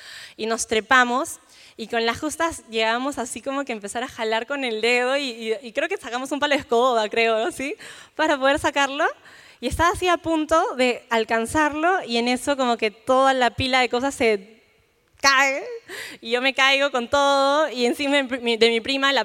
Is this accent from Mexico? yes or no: no; Peru; como buen peruano, ¿qué desayuna uno después de Navidad?